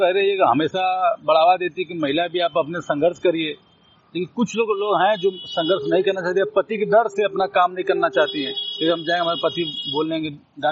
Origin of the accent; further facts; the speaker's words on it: Azamgarh, Uttar Pradesh, India; मैं रहने वाला वाजिमगढ़ का हूं।